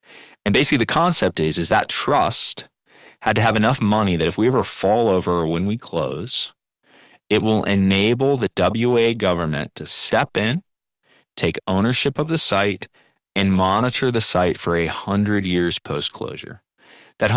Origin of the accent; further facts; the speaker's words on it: United States; My wife and I grew up in the States.